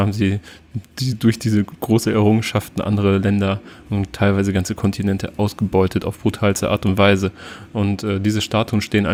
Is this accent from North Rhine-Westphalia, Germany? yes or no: no; Lower Saxony, Germany; Also, ich sage immer aus der Nähe von Oldenburg.